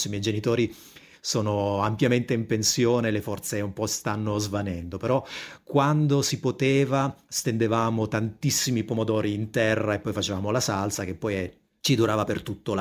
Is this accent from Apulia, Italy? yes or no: yes; Apulia, Italy; io sono nato a Bari e poi ho vissuto tutta la vita in provincia di Taranto, però io sono nato al Policlinico di Bari